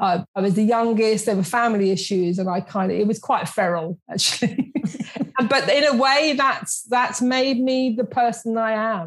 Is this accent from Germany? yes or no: no; London, United Kingdom; I grew up in South London.